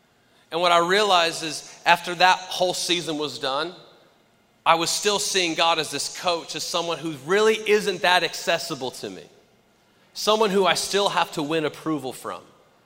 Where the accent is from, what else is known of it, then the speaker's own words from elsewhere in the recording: Texas, United States; I grew up in Texas where football is king